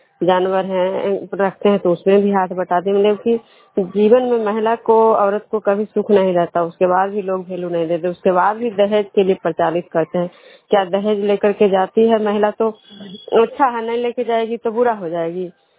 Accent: Vishnupur, Bihar, India

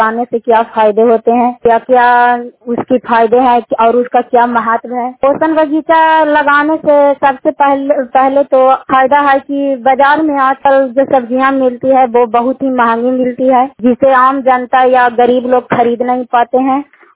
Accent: Hilsa, Bihar, India; ग्राम मांगर विहार भवन बरुई इंदौर पंचायत के निवासी हूँ। थाना हिलसा, ब्लॉक हिलसा, जिला नालंदा की निवासी हूँ।

